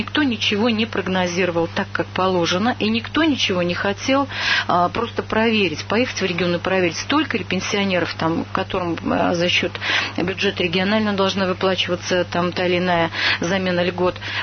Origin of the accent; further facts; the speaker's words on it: Saratov Oblast, Russia; Я из Саратовской области.